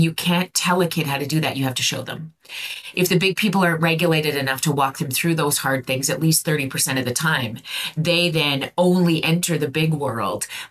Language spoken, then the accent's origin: English; Viking, Alberta, Canada; So I grew up in Viking, Alberta, Canada. Okay, so next door to the beautiful province you're in, and in a little town.